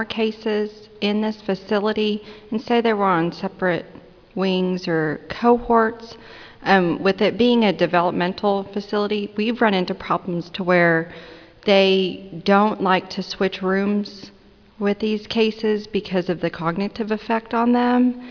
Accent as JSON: {"language": "English", "town": "Oklahoma City", "region": "Oklahoma", "country": "United States", "said": "from Oklahoma City."}